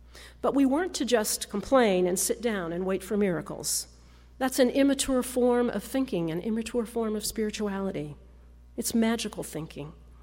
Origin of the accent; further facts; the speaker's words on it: Kansas, United States; As I was growing up in Kansas